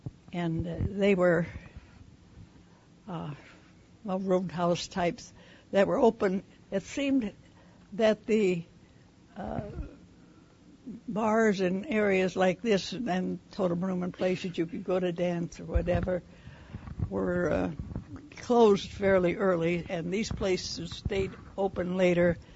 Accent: Ketchikan, Alaska, United States; Well, I was born here in Ketchikan and have lived here about all my life.

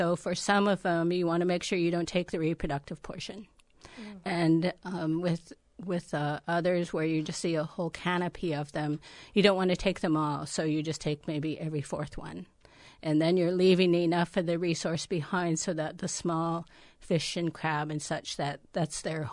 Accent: Ketchikan, Alaska, United States; Yes, I'm from Ketchikan, born and raised here.

